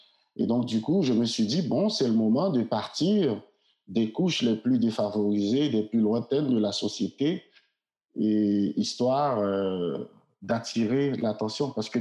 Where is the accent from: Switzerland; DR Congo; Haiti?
Haiti; Port-au-Prince, Ouest; j'ai grandi à Port-au-Prince, j'avais l'impression de connaître tous les bruits de cette ville